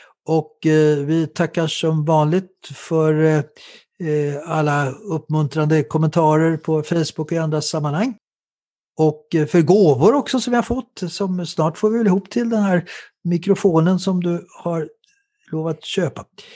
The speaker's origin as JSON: {"language": "Swedish", "region": "Östergötland", "country": "Sweden", "said": "Ja, alltså vi östgötar, vi är inte riktigt lika grymma av oss som stockholmare"}